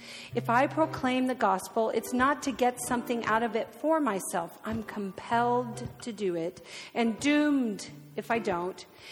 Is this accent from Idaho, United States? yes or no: no; California, United States; and I'm very Californian. So in New York, as I understand it, there's a place called the Bowery. In L.A., we called it Skid Row.